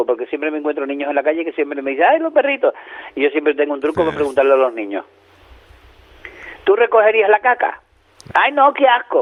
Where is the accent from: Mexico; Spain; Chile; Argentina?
Spain; Canary Islands; Siendo canario con más motivo